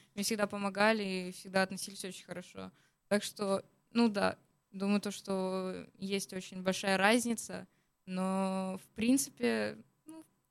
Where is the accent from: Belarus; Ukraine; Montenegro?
Ukraine; Odesa, Odesa Oblast; Я с Одессы, с Украины.